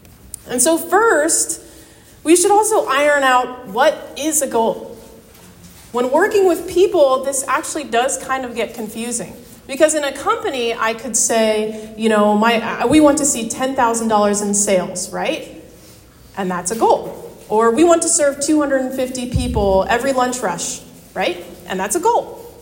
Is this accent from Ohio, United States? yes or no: yes; Columbus, Ohio, United States; I am a church kid, born and raised in Columbus, Ohio.